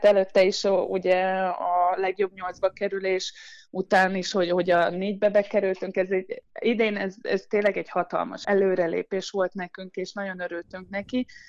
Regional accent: Hungary; Hát magyarként mondhatom, hogy ennek így nagyon örülünk

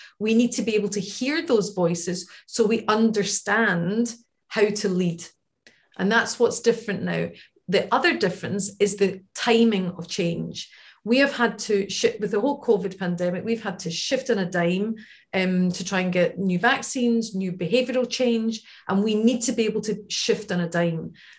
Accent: Glasgow, Scotland, United Kingdom; We've got COP26 coming up to my hometown in Glasgow and in just a couple of weeks.

